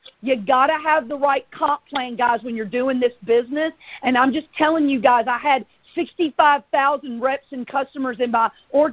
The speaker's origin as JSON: {"language": "English", "region": "Tennessee", "country": "United States", "lives_now": "Alabama, United States", "said": "I am from the southeast of the United States. I'm from a small town in Tennessee. My husband and I, he's from Mississippi, and we now reside in an even smaller town in Alabama."}